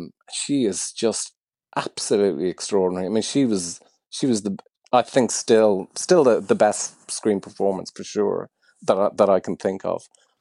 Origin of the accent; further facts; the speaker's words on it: Ireland; I'm super excited, especially just to as an Irish person, to play it to Irish audiences, for sure.